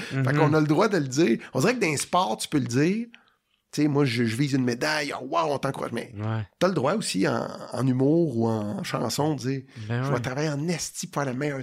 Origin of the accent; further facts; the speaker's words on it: Quebec, Canada; Moi, je suis pas un anglophone, mais je suis un petit Québécois francophone